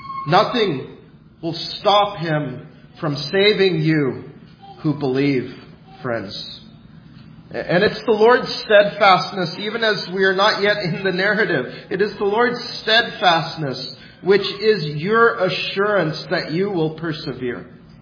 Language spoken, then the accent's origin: English; United Kingdom; I'm British, so I love that word.